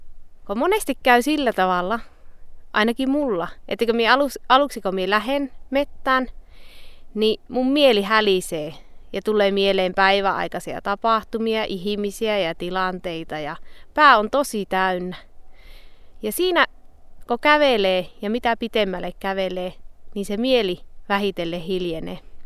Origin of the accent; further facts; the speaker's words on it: Lapland, Finland; Minun kotipaikka sijaitsee Kemijoen varressa, joen törmällä, täällä mäen päällä, Kivalovaaran ja Kaihuanvaaran keskellä. Täällä on mettää ja peltoja, ja niiden peltojen keskellä on meidän koti.